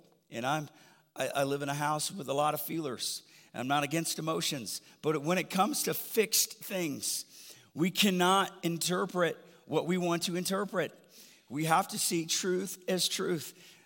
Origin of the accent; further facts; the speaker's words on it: Alabama, United States; But I'm from the South, from Alabama. Roll Tide.